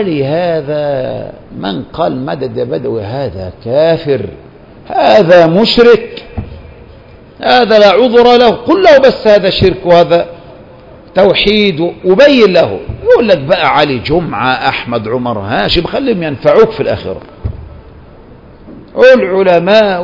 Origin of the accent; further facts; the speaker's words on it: Upper Egypt, Egypt; في إحنا عندنا في الصعيد الصعيدة دول